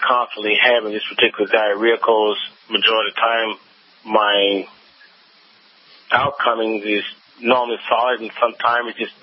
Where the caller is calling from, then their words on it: Hillsboro, Texas, United States; also born or lived in Houston; so I'm in Texas, and I moved from Houston to Hillsboro, Texas